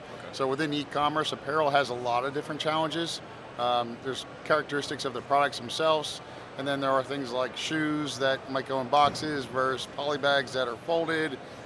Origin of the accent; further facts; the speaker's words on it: New Jersey, United States; I tell you, that's interesting because I'm actually from New Jersey. So when I was in Jersey 15, 20 years ago, the warehouses were really not that common.